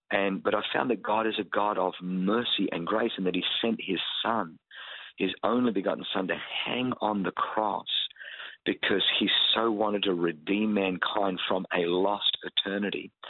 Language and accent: English; Australia; growing up in Australia, which is a fairly secular culture